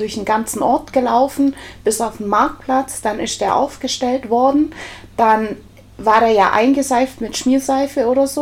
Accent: Baden-Württemberg, Germany; ich bin ja am Bodensee groß geworden

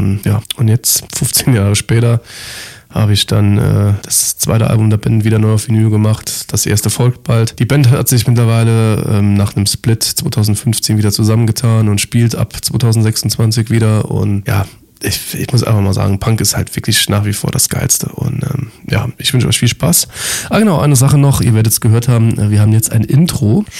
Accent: Lebach, Saarland, Germany; in meiner Gegend da, wo ich herkomme, im Saarland, in Lebach

